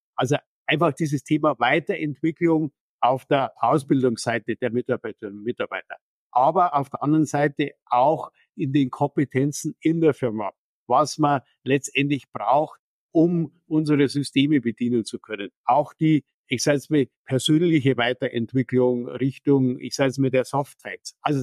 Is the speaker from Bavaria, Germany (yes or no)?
yes; Bavaria, Germany; ich bin ja dort aufgewachsen in der Region. Wir waren ja bis zum Mauerfall, waren ja wir Grenzregion.